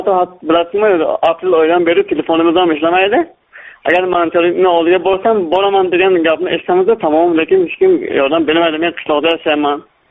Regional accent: Sariosiyo, Surxondaryo Region, Uzbekistan; ojiz birinchi toifasi nogironiman ko'z bo'yicha. … Men Sariosiyodan, Surxondaryo viloyatining Sariosiyo tumanidan. O'qimobil shirkat xo'jaligi.

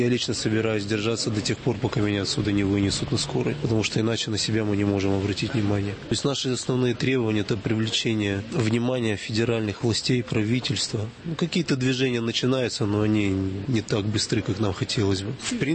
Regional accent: Chisinau, Chișinău, Moldova; moved away as an adult; now in Russia; Я вообще из Кишинева, вот решил на историческую родину перебраться, поскольку я русский человек.

